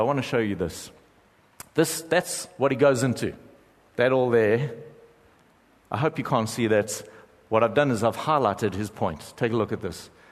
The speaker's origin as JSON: {"language": "English", "town": "Durban", "region": "KwaZulu-Natal", "country": "South Africa", "said": "I'm from Durban and everything's... problem was I was from the Bluff"}